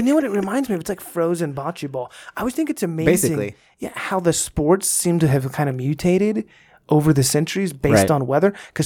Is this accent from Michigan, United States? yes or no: no; Dallas, Texas, United States; so I grew up in Dallas. There's this very famous Dallas cowboy named Bob Lilly.